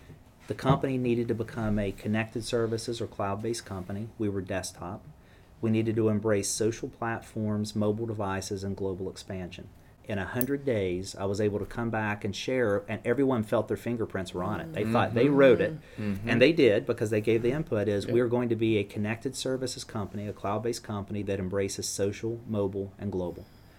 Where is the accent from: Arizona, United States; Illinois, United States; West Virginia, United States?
West Virginia, United States; but I'm from West Virginia, and we don't wear shoes, so that solved that problem.